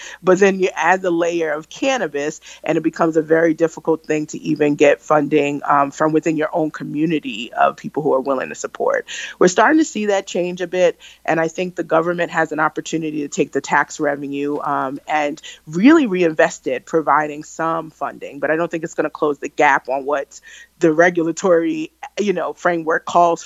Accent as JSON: {"language": "English", "town": "Brooklyn", "region": "New York", "country": "United States", "tie": "born or raised there", "said": "I'm also from New York. I'm from Brooklyn, New York. Grew up during the war on drugs."}